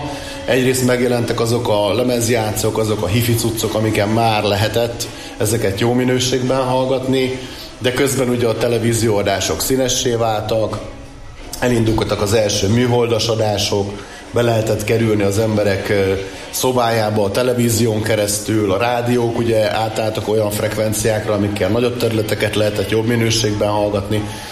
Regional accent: Eger, Heves, Hungary; mivel én egri vagyok

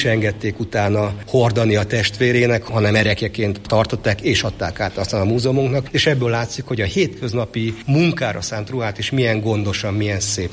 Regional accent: Pécs, Baranya, Hungary; Az, hogy én most mi vagyok, sváb vagyok, magyar vagyok, bármi vagyok, az teljesen másodrangú. Az a lényeg, hogy pécsi vagyok

